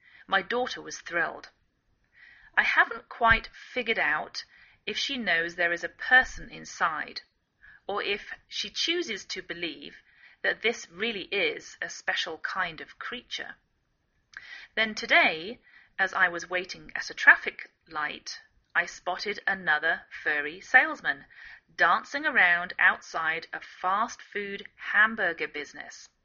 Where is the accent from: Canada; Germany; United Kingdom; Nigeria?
United Kingdom; England; now in United States